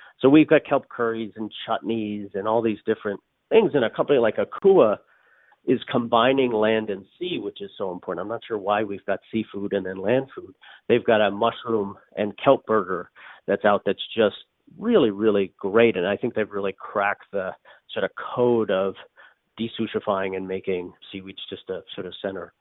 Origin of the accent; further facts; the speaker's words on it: Newfoundland and Labrador, Canada; I'm from Newfoundland